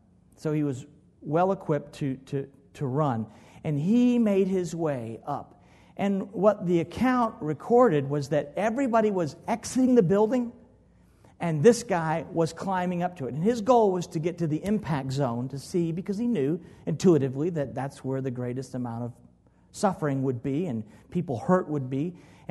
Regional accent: Los Angeles, California, United States; I'm from California and Los Angeles in the basin area

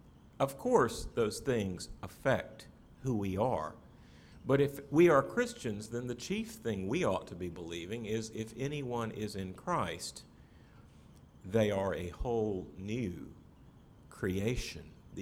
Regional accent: the South, United States; Now, growing up in the South, you know, you can kind of understand this.

